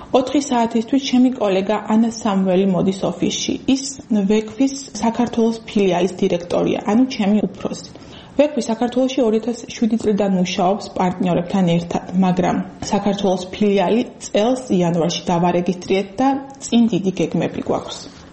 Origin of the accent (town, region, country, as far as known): Akhmeta, Kakheti, Georgia; born or raised there